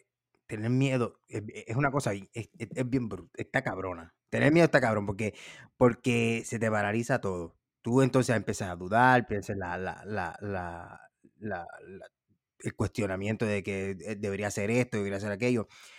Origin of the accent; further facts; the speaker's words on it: Puerto Rico; Ellos se creen que como somos aquí de Puerto Rico, pues somos unos expertos en huracanes.